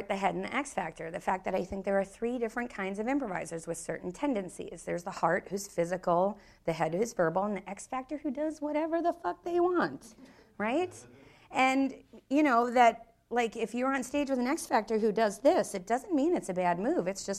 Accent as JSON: {"language": "English", "region": "New York", "country": "United States", "said": "I always say, I'm a New Yorker and I'm direct and I want to build you up."}